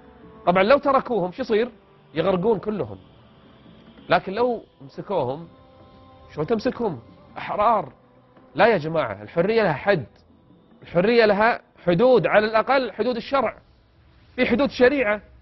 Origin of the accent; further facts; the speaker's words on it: Kuwait; المجتمع الحمد لله دين، المجتمع محافظ، مجتمع مسلم، المجتمع عربي اصيل، المجتمع كويتي نظيف